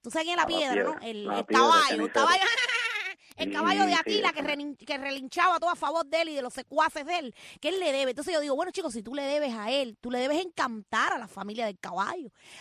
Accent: Cuba; born there; moved away; Desde que yo nací en Cuba

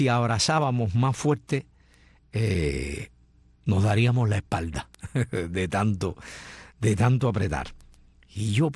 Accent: Cuba; nosotros los de este lado acá de América, en Cuba

